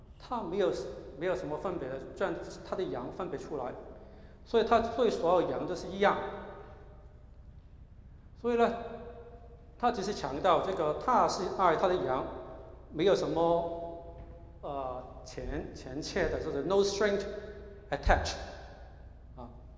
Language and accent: Chinese; Hong Kong; now in United States; 我的父母呢，他很小的时候在香港已经要求我读书要好，行为要好，什么都有的好的。再去来到美国读书，也要是要好，读好的学校。